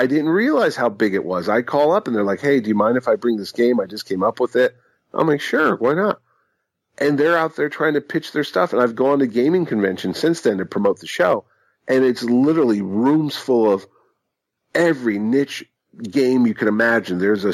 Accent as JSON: {"language": "English", "region": "Connecticut", "country": "United States", "accent": "Connecticut", "said": "That's my Connecticut accent. Okay, that's my Connecticut"}